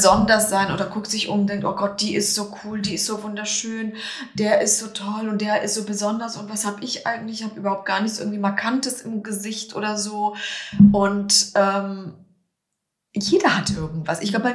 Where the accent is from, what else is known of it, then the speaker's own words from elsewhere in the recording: Poland; German is a second language; Ich bin in Polen aufgewachsen, im Garten meines Großvaters.